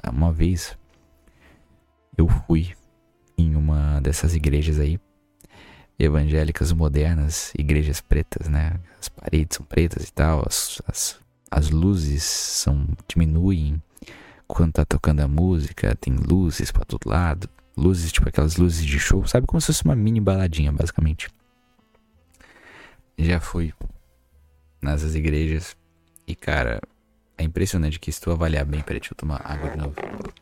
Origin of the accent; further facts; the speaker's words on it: Brazil; sou brasileiro, sem nenhum tipo de orgulho, só nasci aqui contra a minha vontade